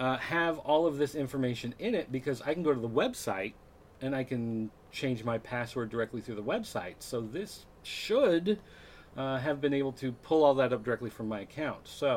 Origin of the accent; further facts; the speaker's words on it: United States; Well, no, I'm American, but whatever, I speak English.